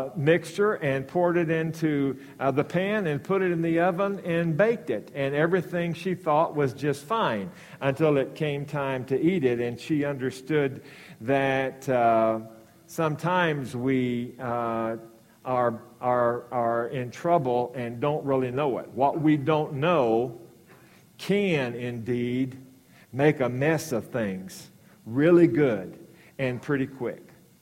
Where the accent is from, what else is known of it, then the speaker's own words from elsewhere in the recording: Arkansas, United States; recognizing that I'm from Arkansas. You seldom eat down there without cornbread of some form or another